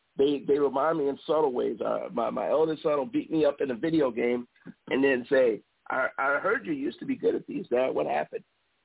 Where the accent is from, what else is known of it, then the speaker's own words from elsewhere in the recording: Chicago, Illinois, United States; I growing up in Chicago, we got so many of your games on TV